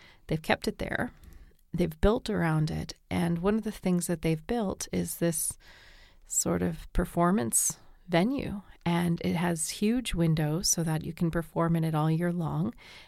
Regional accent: New Brunswick, Canada; Well, near where I did some of my growing up in New Brunswick, over the border, there was Calais, Maine

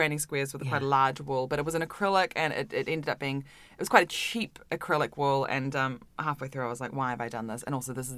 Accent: Auckland, New Zealand; moved away; Auckland in New Zealand.

